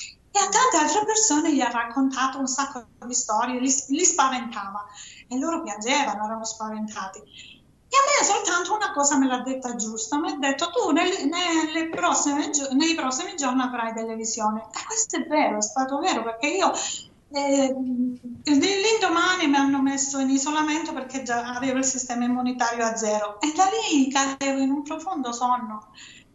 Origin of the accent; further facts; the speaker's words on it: Calabria, Italy; Io sono dalla Calabria e sono andata a Catanzaro, in un altro ospedale qua nel vicino.